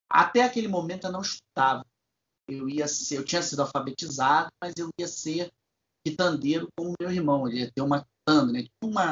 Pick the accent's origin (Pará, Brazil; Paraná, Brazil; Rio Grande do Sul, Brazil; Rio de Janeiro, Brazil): Rio de Janeiro, Brazil; eu nasci num lugar no Rio de Janeiro chamado Bom Sucesso, que é um bairro muito pobre da Zona Norte do Rio. É, esse lugar é um lugar repleto de favelas e eu cresci numa dessas chamada Morro do Adeus.